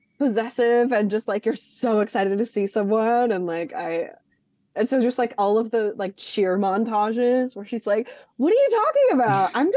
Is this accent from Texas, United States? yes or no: yes; Texas, United States; but I am from Texas and I went to like a Friday Night Lights style, like everyone's obsessed with football school